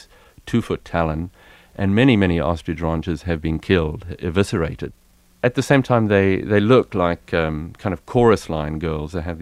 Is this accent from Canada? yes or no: no; South Africa; Growing up in South Africa, there was something about the ostrich.